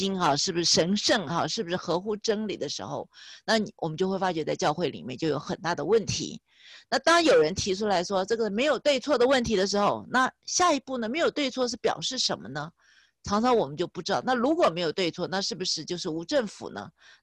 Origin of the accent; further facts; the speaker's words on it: Taiwan; now in North America; 或者是我是台湾来的，但是我是80年代我就来了